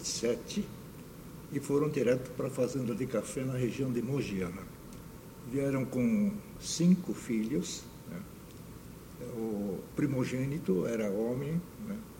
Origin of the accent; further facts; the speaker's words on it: Bastos, São Paulo, Brazil; Eu nasci em Bastos em 1936, né? Sou caçula da família. E fiz o curso primário na zona rural, até 3º ano